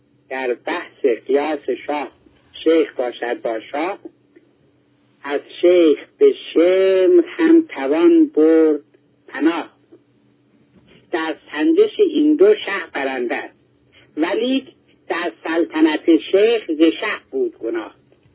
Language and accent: Persian; Iran; خب این واقعا ما به هر روز به عنوان یک ایرانی از این که حقی از حقوق ملی ما بازیافته میشه ما خرسندیم.